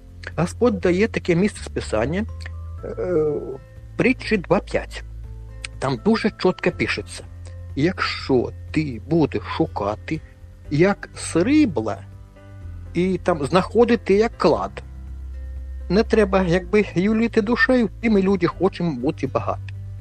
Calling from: Kraków, Lesser Poland, Poland; бо я з Кракова телефоную.

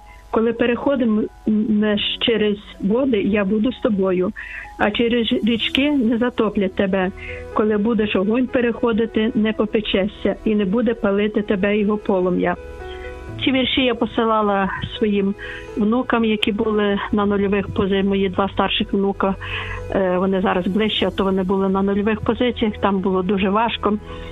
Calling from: Lviv, Lviv Oblast, Ukraine; Ну, я зі Львова

